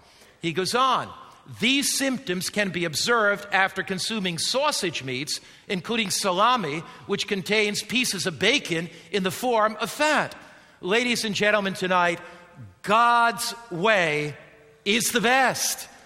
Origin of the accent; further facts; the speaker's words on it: Connecticut, United States; I remember I grew up on the Atlantic coast with the wind blowing in my hair. Connecticut shoreline, sand coming up between my toes, running down the beach as a boy.